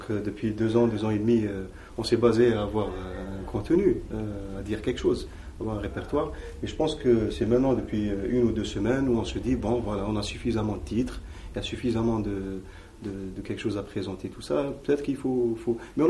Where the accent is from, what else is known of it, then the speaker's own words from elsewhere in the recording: Algeria; je ne le dis pas parce que je suis algérien